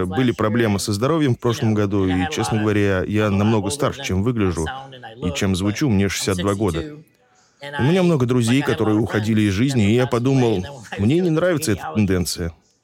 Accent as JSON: {"language": "Russian", "town": "Sturgis", "region": "Michigan", "country": "United States", "tie": "born or raised there", "said": "из моего родного города Стерджес, Мичиган"}